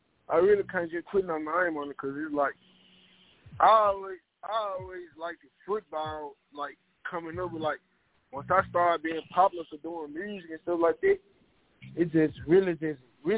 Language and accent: English; Memphis, Tennessee, United States; And shit, I'm from Memphis, Tennessee.